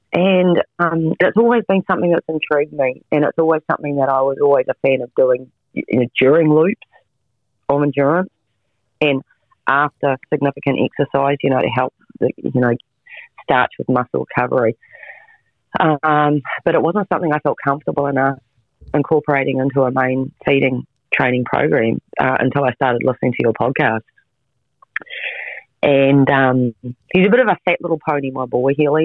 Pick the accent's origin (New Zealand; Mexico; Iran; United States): New Zealand; And being Kiwi, we'd never heard of the product.